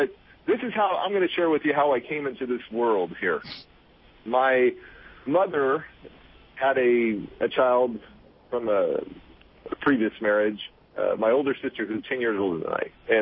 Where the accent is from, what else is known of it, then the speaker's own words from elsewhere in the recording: California, United States; I grew up in Alameda County, San Francisco Bay Area, as a foster youth